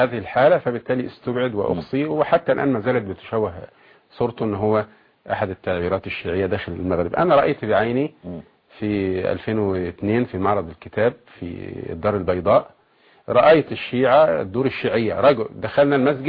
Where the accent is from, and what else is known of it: Egypt